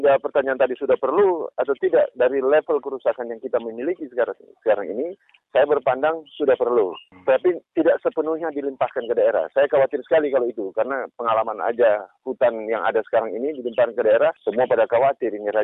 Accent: Manado, North Sulawesi, Indonesia; daging anjing itu kan seolah-olah kebanggaan gitu bahwa ini identitas kita, orang Manado itu mesti makan anjing

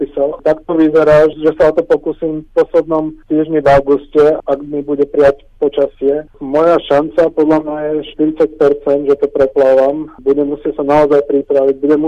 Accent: Žilina, Žilina Region, Slovakia; also born or lived in Bratislava; now in Sydney, Australia; Tak ja som vyrastal v Žiline. Ja žijem v Austrálii posledných 20 rokov, ale predtým som žil v Žiline a v Bratislave.

